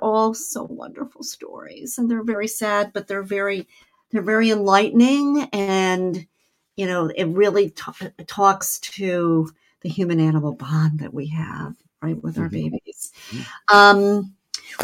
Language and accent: English; Saltillo, Coahuila, Mexico; also born or lived in Monterrey; In March of 2018, I got a job in my hometown, Saltillo, very near Monterey. So we moved, and a couple of weeks later, we realized we were pregnant.